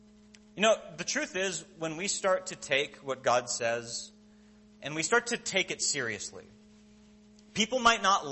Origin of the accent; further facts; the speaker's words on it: Minnesota, United States; I grew up in Minnesota on 10 acres. My family still lives in the same house that I grew up in.